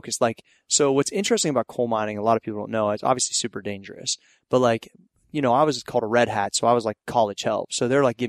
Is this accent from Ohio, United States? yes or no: yes; Steubenville, Ohio, United States; Yeah, like Southeast Ohio. Okay. I'm from the Steubenville, Caddis, like Ohio Valley area.